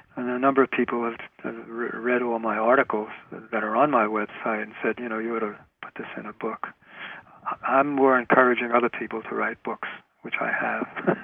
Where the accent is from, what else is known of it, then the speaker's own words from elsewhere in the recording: New Jersey, United States; In Fort Lee, New Jersey. Before I moved to California. I'm from New Jersey.